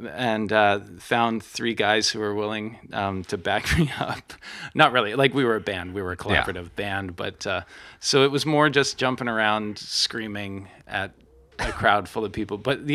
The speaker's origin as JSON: {"language": "English", "town": "Edmonton", "region": "Alberta", "country": "Canada", "tie": "born or raised there", "lives_now": "New York, United States", "said": "And yeah, I'm a Canuck, and I grew up mainly in a city called Edmonton in northern Alberta, played music all my life."}